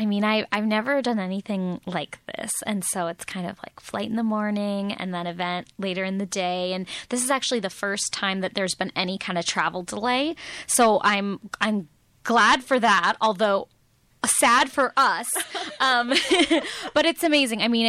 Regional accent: San Francisco, California, United States; I'm from San Francisco, born and raised. My family's still there. And I moved to the Midwest for graduate school for my MFA in fiction. And I just totally fell in love with it. I call myself a born again Midwesterner

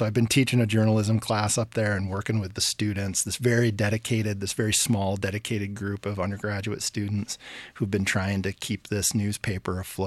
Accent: Coral, Michigan, United States; I grew up in Michigan. I grew up in Montcalm County, which is the dead center of the mitten, about 55 miles northeast of Grand Rapids, outside of a little community called Coral, little farming community

